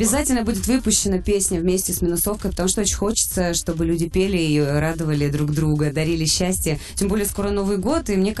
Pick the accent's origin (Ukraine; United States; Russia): Ukraine; Sevastopol; born there; Я же родилась в Севастополе.